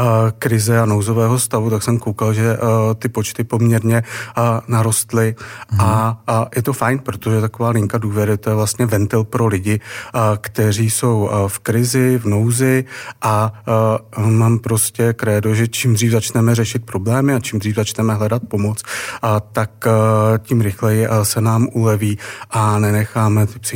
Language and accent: Czech; Český Dub, Liberec Region, Czechia; Pocházím z Českého Dubu. Narodil jsem se teda v Liberci, ale celé dětství jsem prožil v Českém Dubu, což je takové malé městečko v severních Čechách.